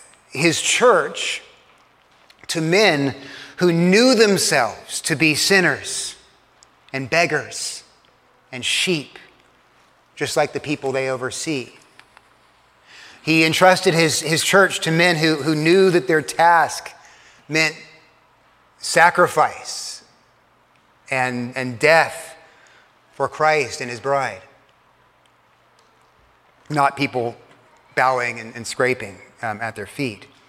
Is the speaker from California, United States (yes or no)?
no; Texas, United States; So if you're Irish and you're Norwegian, like me, I'm Irish and Norwegian, and especially if you're Irish and Norwegian from South Texas, you're clearly the best sort of person.